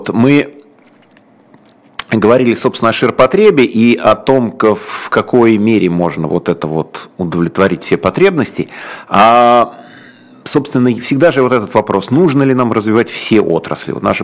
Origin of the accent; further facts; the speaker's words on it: Moscow, Russia; как москвич, собственно